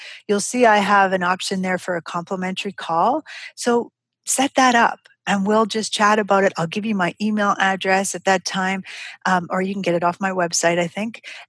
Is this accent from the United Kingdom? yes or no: no; Canada; So I choose the Canadian whenever I can because, you know, I'm a Canadian gal at heart.